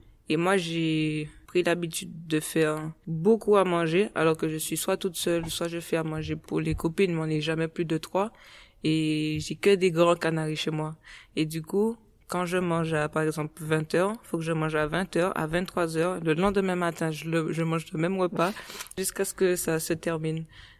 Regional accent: Caribbean, France; j'ai grandi aux Antilles, donc comme j'ai toujours mangé très local

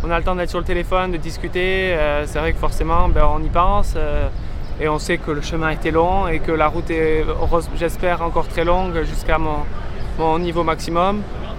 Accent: France; je vais faire le maximum pour me qualifier en tant que Français.

